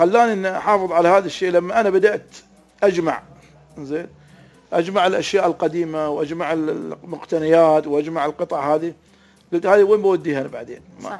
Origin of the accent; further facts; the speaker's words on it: United Arab Emirates; عندنا في الإمارات